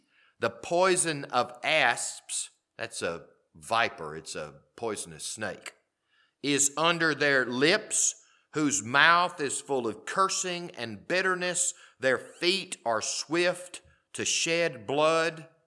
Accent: the South, United States; When I was growing up in the South 45 years ago

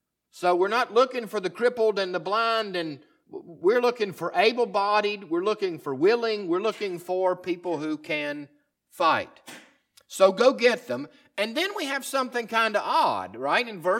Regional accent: Southern United States, United States; Well, number one, I grew up in the South, and a lot of my people are rural people

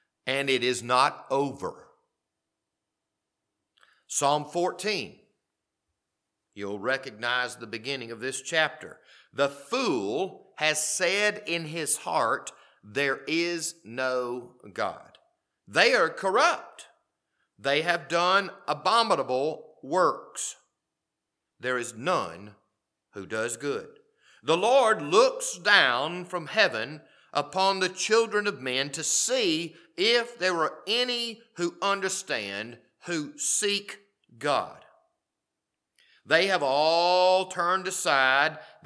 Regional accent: the South, United States; When I was growing up in the South 45 years ago

